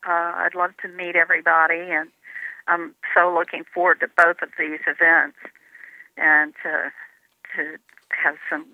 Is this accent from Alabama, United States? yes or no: yes; Alabama, United States; But when I was growing up in Alabama, black people still rode on the back of the bus.